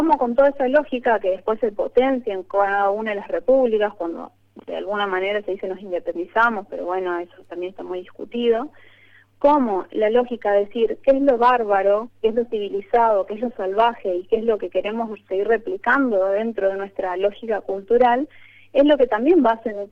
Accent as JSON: {"language": "Spanish", "country": "Argentina", "said": "cómo nos identificamos como argentinos y argentinas"}